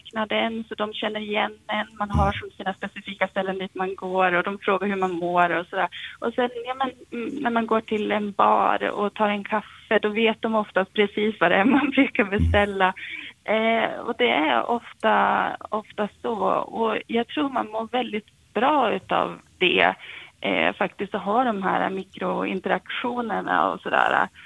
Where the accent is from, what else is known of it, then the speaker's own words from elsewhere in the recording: Umeå, Västerbotten County, Sweden; now in Italy; för jag är ju från Umeå och sen Sverige, det känns ju alltid hemma.